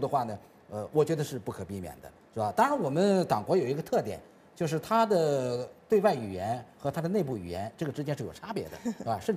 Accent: China

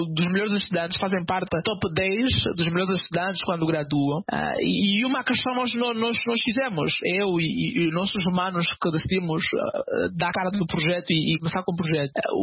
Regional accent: Luanda, Angola; also born or lived in Cuango; now in United States; natural da Lunda Norte, município do Cuango. Tive a minha infância toda em Luanda, no bairro Rocha Pinto. Venho nos Estados Unidos há quase 10 anos atrás, com o objetivo de estudar.

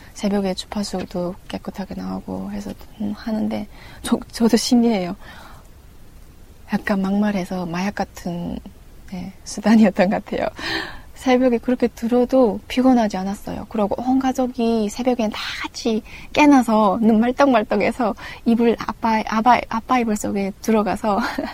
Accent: Chongjin, North Hamgyong, North Korea; 고향 한경북도 청진이 고향 청년이죠.

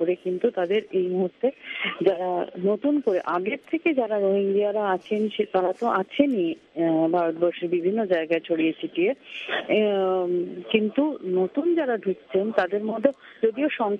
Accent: India; আমি একজন ভারতীয় সাংবাদিক এবং সেই জায়গা থেকে আমি দিল্লিতে বসে

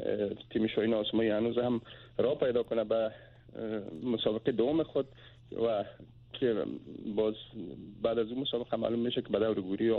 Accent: Tajikistan; ما از تاجیکستان هستم

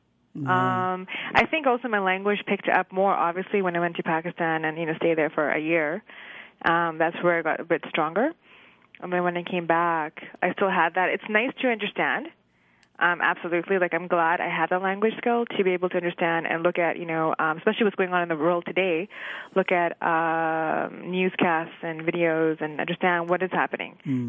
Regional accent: Canada; first language Urdu; I was raised in Urdu, and then it changed over slowly.

